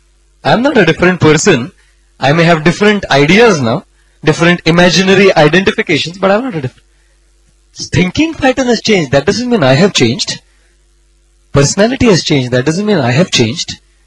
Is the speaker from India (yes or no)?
yes; India; No. I am an Indian.